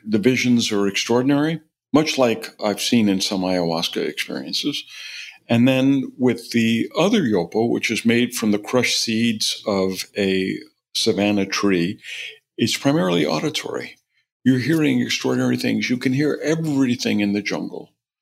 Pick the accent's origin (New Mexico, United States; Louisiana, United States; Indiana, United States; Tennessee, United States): Louisiana, United States; New Orleans; I gave the commencement address at Tulane Medical School a couple of years ago in my hometown in New Orleans.